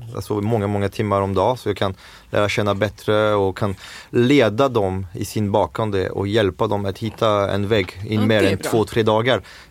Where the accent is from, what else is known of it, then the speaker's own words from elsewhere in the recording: France; Swedish is a second language; moved away as an adult; now in Sweden; jag är fransman, jag var 26 när jag kom till Sverige. Alltså, svenska är inte riktigt min modersmål, det är min fjärde språk, så att det är den språk som jag bärskar sämst.